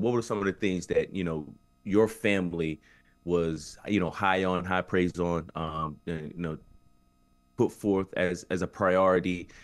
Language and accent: English; North Carolina, United States; also born or lived in New York; My family, you know, most of my family is in New York, but I grew up primarily in the South. So, right. you know, back and forth between, you know, North Carolina and North Carolina and New York.